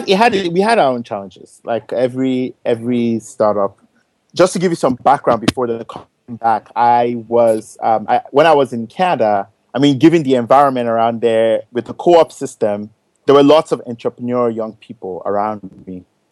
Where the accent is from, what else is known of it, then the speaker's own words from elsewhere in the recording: Lagos, Nigeria; I grew up here in Lagos, just over here in Bariga, not too far away. I went to school here, went to Loyola Jersey College, secondary school here.